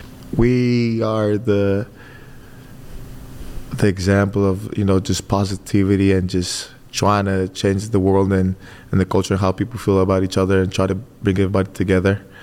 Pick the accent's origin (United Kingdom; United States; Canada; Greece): Greece; born and raised in Greece, from my mom and dad are African and Nigerian, and born in that kind of home